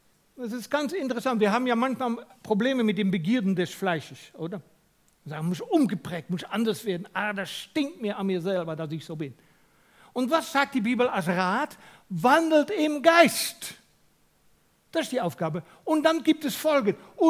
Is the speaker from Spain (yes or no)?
no; Netherlands; accent: Dutch; German is a second language; now in Switzerland; Man hört an mir immer noch meinen holländischen Akzent.